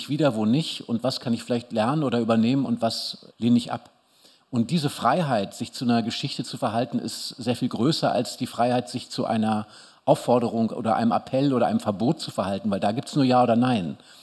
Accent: Germany; Es war eine Zeit, wo man, wenn man als Deutscher irgendwo ins englischsprachige Ausland kam, immer noch so ein bisschen sofort mit den Nazi-Klischees konfrontiert wurde

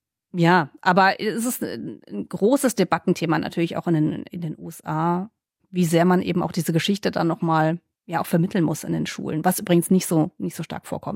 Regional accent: Hesse, Germany; Das fällt mir jetzt als Hessin so ein bisschen schwerer.

